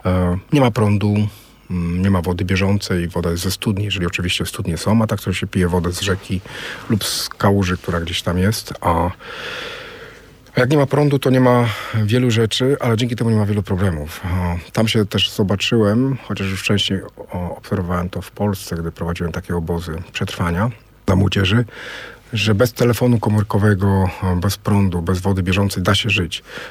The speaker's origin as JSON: {"language": "Polish", "region": "Greater Poland Voivodeship", "country": "Poland", "said": "Jestem poznaniakiem, tak, zgadza się. Dokładnie Sobornik Wielkopolski, pod Poznaniem urodzony."}